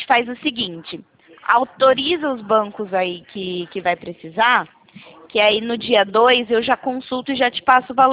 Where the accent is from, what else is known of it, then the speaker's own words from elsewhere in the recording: São Paulo, Brazil; Eu sou do interior de São Paulo.